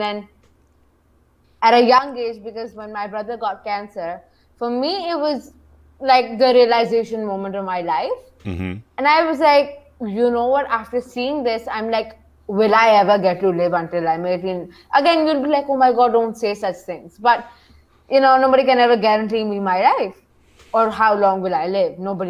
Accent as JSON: {"language": "English", "town": "Islamabad", "region": "Islamabad Capital Territory", "country": "Pakistan", "said": "I am from Islamabad, Pakistan, and I'm a stand-up comedian."}